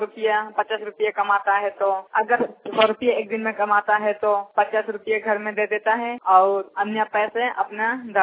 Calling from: Jharkhand, India; मैं गरम दरभंगा से बोल रहा हूँ, प्रखंड जिला सरायकेला।

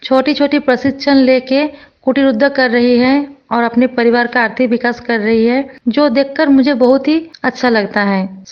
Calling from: Ghatshila, Jharkhand, India; पूर्वी सिंहभूम घाटशिला प्रखंड से बोल रही हूँ। मेरे गांव का नाम है जोड़ीसा, पंचायत भी है जोड़ीसा।

